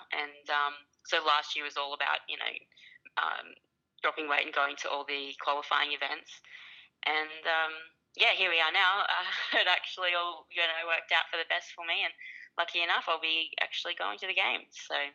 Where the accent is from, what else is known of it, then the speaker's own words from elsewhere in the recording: Ipswich, Queensland, Australia; So I'm born and bred in Ipswich, which is in Queensland. So live here with my husband.